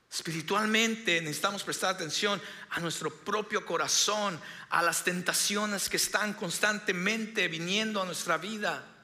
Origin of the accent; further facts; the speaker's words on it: California, United States; Nosotros venimos, mi esposa y yo venimos de California